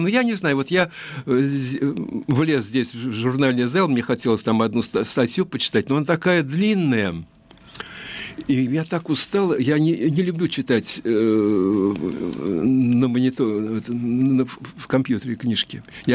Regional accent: Moscow, Russia; Да, вы знаете, я очень люблю центр, потому что я вырос

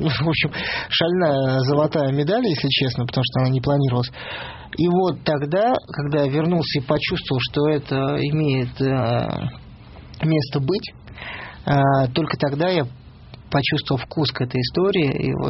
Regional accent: Moscow, Russia; born there; Но я родился в Перово.

